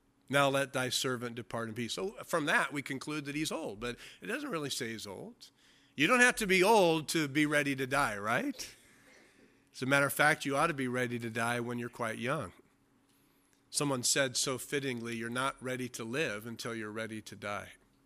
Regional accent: San Bernardino, California, United States; And they go, where are you from? And I go, San Bernardino.

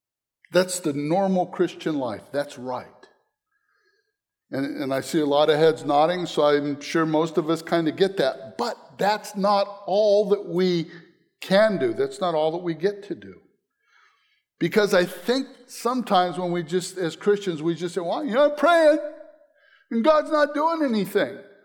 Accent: Northeast, United States; I can remember growing up in the Northeast, and we had this hunting cabin

